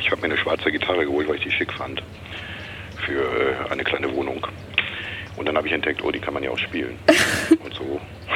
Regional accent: Cologne, North Rhine-Westphalia, Germany; ich könnte jetzt die plakative Antwort bringen, ich bin Kölner.

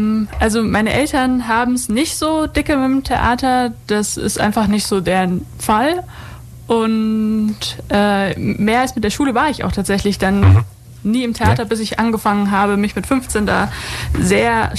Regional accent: Thalfingen, Bavaria, Germany; also born or lived in Weißenhorn; Aufgewachsen bin ich in Thalfingen.

